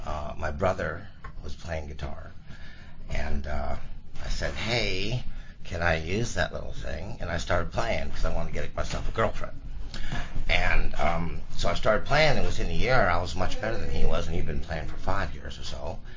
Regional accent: Milwaukee, Wisconsin, United States; also born or lived in Encino, California; I grew up in Milwaukee. I was born in Encino, California, so I'm a Cali boy.

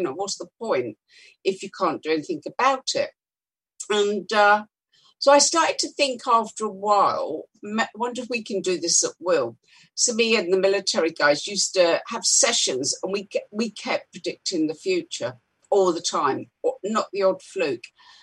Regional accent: London, United Kingdom; I grew up in London. I grew up in Notting Hill

